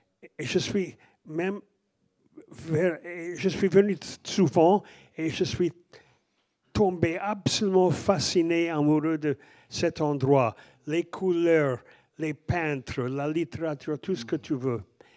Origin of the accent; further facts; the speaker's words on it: Los Angeles, California, United States; born there; French is a second language; Je suis né à Los Angeles.